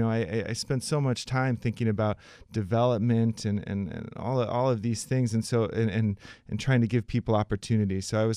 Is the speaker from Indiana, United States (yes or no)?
yes; Indiana, United States; and met a man from Chicago, and we started talking, I'm from Indiana.